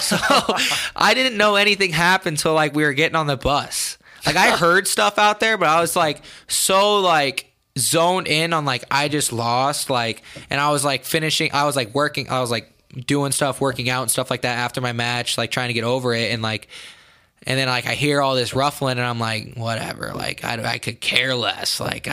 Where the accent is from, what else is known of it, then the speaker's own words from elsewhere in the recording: Champaign, Illinois, United States; I didn't grow up an Iowa wrestling fan. Obviously, I'm from Champaign, so, like, I grew up an Illinois wrestling fan